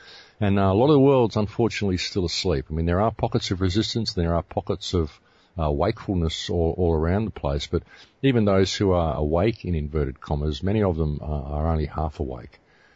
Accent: Australia; I mean, I come from Australia, and all of Europe is half the size of Australia.

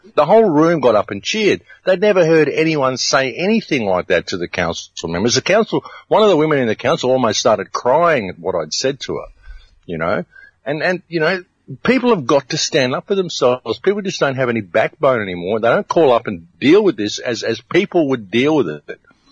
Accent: Australia; I went in there as an Australian. I can't read Dutch.

